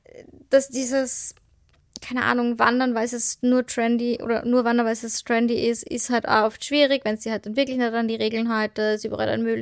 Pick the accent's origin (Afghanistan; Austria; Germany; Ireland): Austria; vielleicht ist das echt so ein bisschen, wenn man in Österreich aufgewachsen ist, dass das so ein bisschen Hausverstand ist. Also, ich war halt als Kind